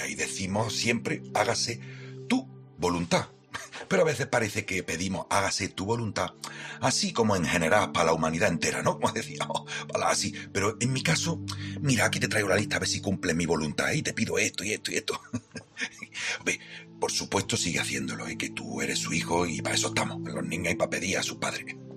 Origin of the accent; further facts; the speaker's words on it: Andalusia, Spain; Soy andaluz y, ¿sabes?, me encantan las romerías y las fiestas populares